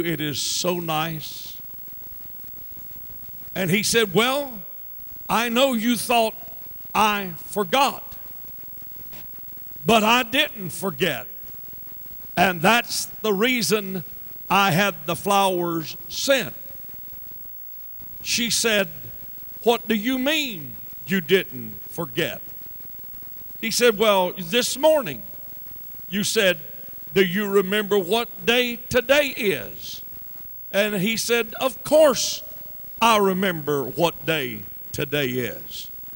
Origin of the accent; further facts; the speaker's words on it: Charlotte, North Carolina, United States; My speech, I know, betrayeth me. I sound like a foreigner to you. I'm a Southerner from Charlotte, North Carolina.